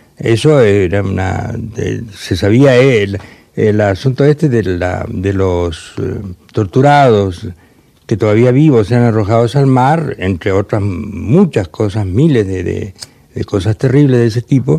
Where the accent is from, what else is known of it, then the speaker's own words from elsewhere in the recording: Paraguay; moved away; No, porque suponen que el haber estado mucho tiempo fuera ha desordenado todas mis condiciones de paraguayo.